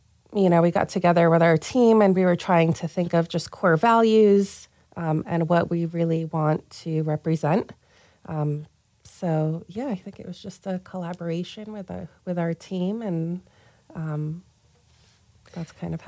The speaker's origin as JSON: {"language": "English", "town": "Queens", "region": "New York", "country": "United States", "tie": "born or raised there", "said": "And that's where we grew up. We're originally from Queens, New York."}